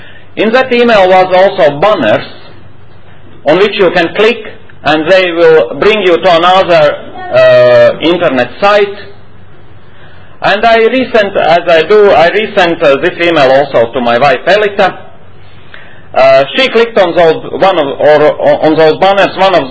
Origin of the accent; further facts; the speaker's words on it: Latvia; English is a second language; For me, as Latvian, it's not easy. You must understand that, as English language is not my mother tongue, and it's exciting, of course.